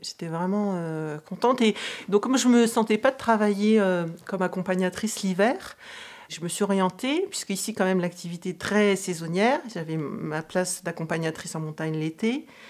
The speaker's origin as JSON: {"language": "French", "region": "Grand Est", "country": "France", "tie": "born or raised there", "said": "Moi, j'ai grandi en Champagne, donc pas du tout dans les montagnes, enfin la montagne de Reims, mais c'est une petite montagne."}